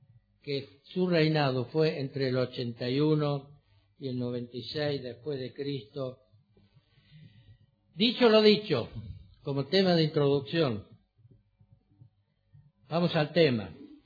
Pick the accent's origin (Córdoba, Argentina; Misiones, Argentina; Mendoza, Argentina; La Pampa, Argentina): Córdoba, Argentina; also born or lived in Buenos Aires Province; me radiqué un tiempo en la provincia de Buenos Aires. Todos sabéis que yo soy de Córdoba, se lo digo para el que no lo sabe, de Córdoba, Argentina. Emigré a aquellos lares al norte